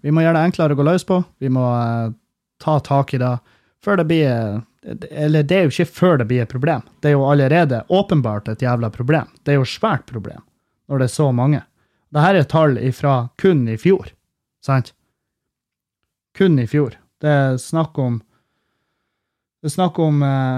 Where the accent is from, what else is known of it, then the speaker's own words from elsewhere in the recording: Meløy, Nordland, Norway; i Meløy, der jeg kommer fra.